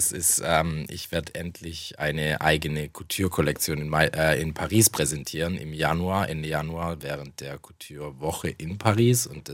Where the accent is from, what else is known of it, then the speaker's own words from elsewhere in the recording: Germany; first language German; Deutsch ist halt auch meine Muttersprache und ich bin einfach auch sehr an Deutschland gebunden im Allgemeinen und ich bin hier auch aufgewachsen